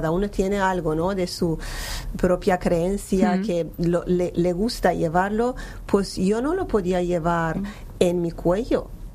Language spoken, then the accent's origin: Spanish; Iran; Hasta que yo en la calle alguien me pregunta, ¿de dónde eres? Yo soy iraní